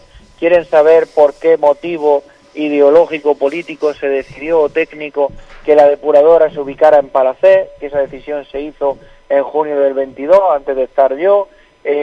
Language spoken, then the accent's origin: Spanish; Turgena, Spain; al final todos somos hijos de Turgena, somos del mismo pueblo y pues bueno, pues hay buena relación